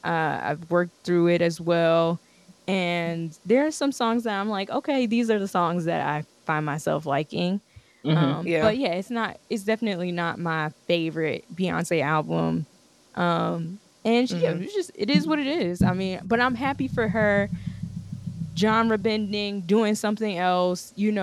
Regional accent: Texas, United States; As a Texan, I didn't grow up with country music

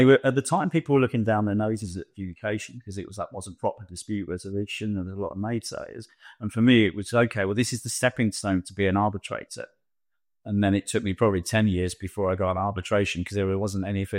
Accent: London, United Kingdom; we very much sort of an Irish Catholic community, second generation Irish sort of. Growing up in London, there wasn't a pot of money to set out.

